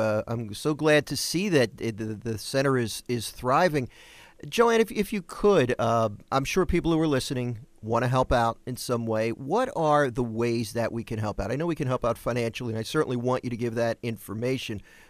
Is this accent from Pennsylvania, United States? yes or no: no; New Jersey, United States; because I'm from South Jersey, so that's my neighborhood.